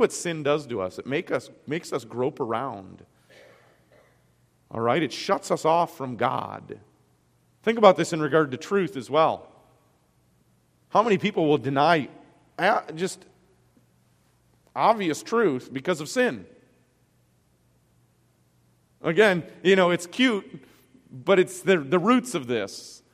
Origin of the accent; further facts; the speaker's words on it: Detroit, Michigan, United States; where I grew up in Detroit, Michigan, there was a pretty big split between labor and management.